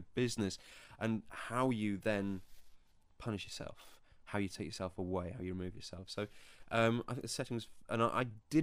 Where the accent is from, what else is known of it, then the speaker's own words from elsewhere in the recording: Wales, United Kingdom; Now, I happen to know a little about Patagonia because I'm Welsh